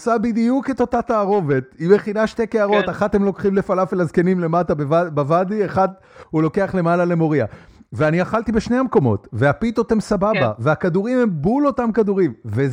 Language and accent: Hebrew; Haifa, Haifa District, Israel; אני גדלתי בחיפה